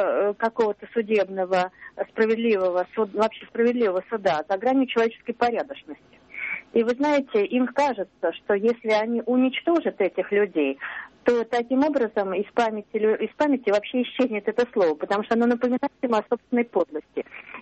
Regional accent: Moscow, Russia; Я из Москвы.

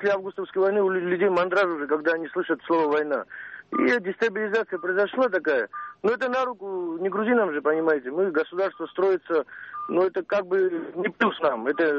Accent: Moscow, Russia; я из Москвы.

